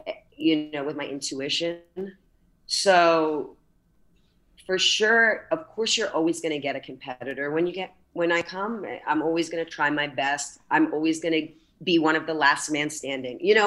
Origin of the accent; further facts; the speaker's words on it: Miami, Florida, United States; And I'm from Miami and, you know, not born, but raised here.